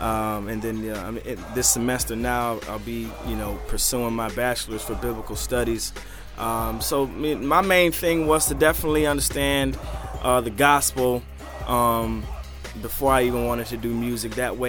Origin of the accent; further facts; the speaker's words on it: Chicago, Illinois, United States; Well, I'm from Chicago. So I know about the snow up there and the wind up there, but I haven't been up there in so long.